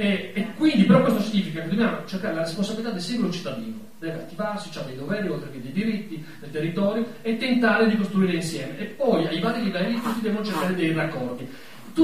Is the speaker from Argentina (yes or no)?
no; Casarsa, Friuli-Venezia Giulia, Italy; Io quando vado fuori di Casarsa, io dico sono di Casarsa, mi dicono no, tu sei di San Juan, praticamente, ma, quindi perché sono dall'altra parte, no? Di Runcis addirittura